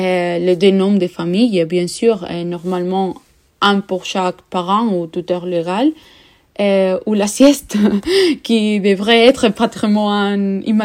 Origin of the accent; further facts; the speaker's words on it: Spain; je pense que c'est un bon moment pour parler de mon pays d'origine.